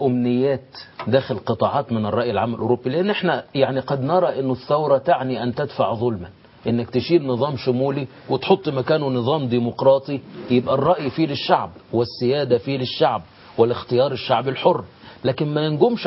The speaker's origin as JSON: {"language": "Arabic", "country": "Egypt"}